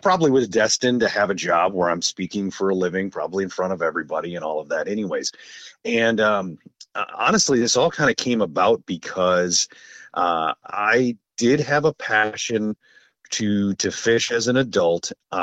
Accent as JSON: {"language": "English", "town": "Sheboygan", "region": "Wisconsin", "country": "United States", "said": "Yeah, so I'm originally from just north of Milwaukee in Sheboygan"}